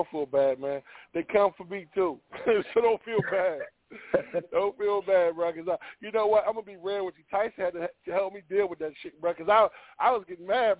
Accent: Virginia, United States; from Virginia, bro.

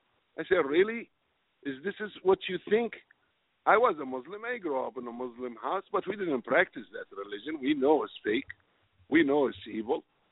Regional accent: Louisiana, United States; And I came all the way from Louisiana to show the love and support from the swamp land where the alligators grow so mean. The only thing I didn't like about Phoenix is the beer is not cold as Louisiana, my friend.

